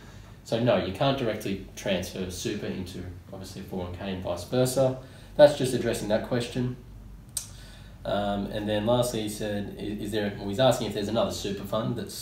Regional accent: Australia; now in United States; I'm 57. I'm an Australian citizen. I'm living in the US permanently on a green card. I'm married to an American citizen. I've got a super fund in Australia

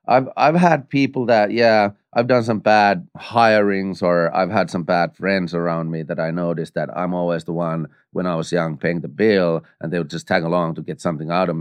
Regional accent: Finland; English is a second language; because I come from Finland and we're pretty freaking real.

